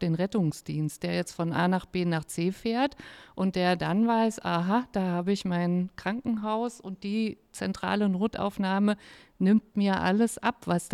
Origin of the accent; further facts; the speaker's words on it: Thuringia, Germany; now in Kassel, Germany; Ich komme aus Thüringen, wo wohne ich? In Kassel.